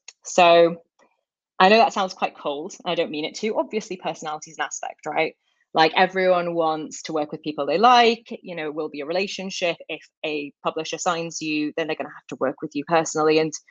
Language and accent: English; United Kingdom; I'm British, and famously, the British are bad at talking about money.